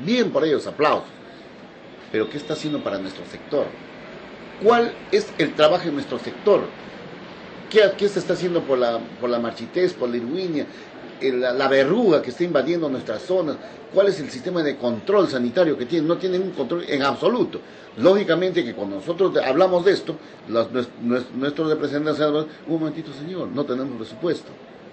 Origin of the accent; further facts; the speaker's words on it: Huasahuasi, Junín, Peru; de donde yo vengo, Huasahuasi, Huancayo